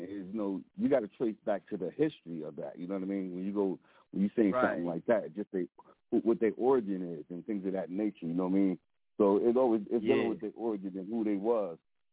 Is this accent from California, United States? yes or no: no; Newark, New Jersey, United States; I'm originally from Newark, you know, and when I came to Patterson, you know what I mean, we was wilding, you know what I mean, because we had that Newark mentality.